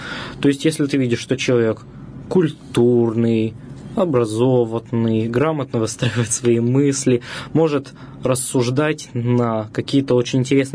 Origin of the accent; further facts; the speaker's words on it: Mordovia, Russia; мордовская – это, так скажем, мое национальное самоопределение. Я мордвин. Я вообще стараюсь учить свой коренной язык мордовский.